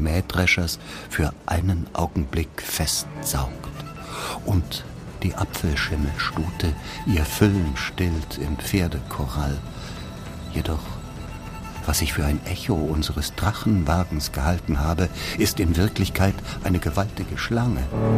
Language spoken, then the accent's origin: German; Bavaria, Germany; glaubt man da, wo ich herkomme, am Ende der westlichen Welt, diesseits des eisernen Vorhangs in der bayerisch-Sibirien genannten nördlichen Oberpfalz, dass der Russ auch zu uns kommen tut.